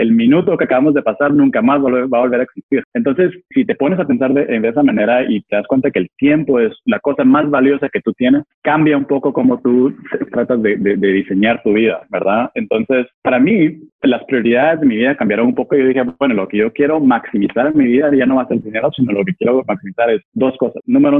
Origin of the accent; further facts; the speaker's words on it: Guatemala; moved away as an adult; now in United States; yo soy originalmente de Guatemala, vine a vivir a Estados Unidos aquí cuando vine a la universidad